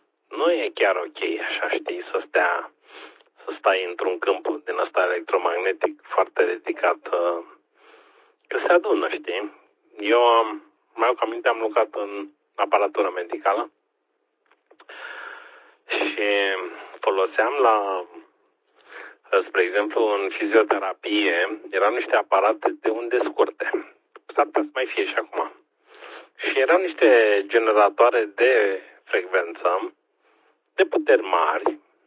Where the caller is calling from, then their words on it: Bucharest, Romania; sunt pe repetorul din București, dar antena e deasupra capului meu la vreo 10 metri